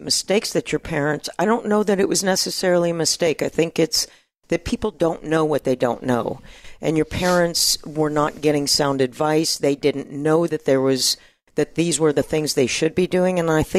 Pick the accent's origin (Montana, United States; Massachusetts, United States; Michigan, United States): Michigan, United States; I'd never seen snow piles, and I'm originally from Michigan